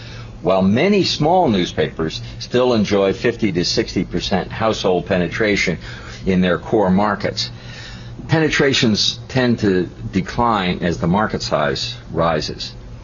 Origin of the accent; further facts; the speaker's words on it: Cincinnati, Ohio, United States; even at the scale of the Cincinnati Enquirer, which is my hometown paper, it's about 50%.